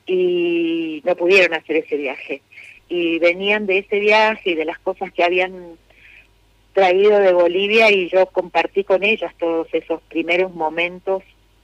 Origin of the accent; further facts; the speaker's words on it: San Luis, Argentina; born there; now in Buenos Aires, Argentina; si bien vivo hace muchos años en Buenos Aires, nací en San Luis